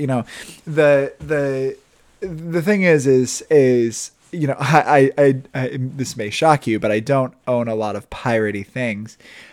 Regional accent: Midwest, United States; I kind of marvel at people from the Midwest, which I'm from the Midwest

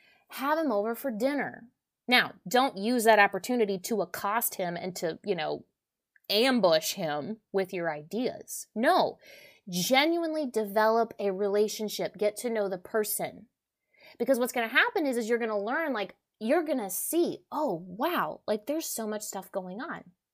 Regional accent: Louisiana, United States; Like I'm Cajun French, he's French.

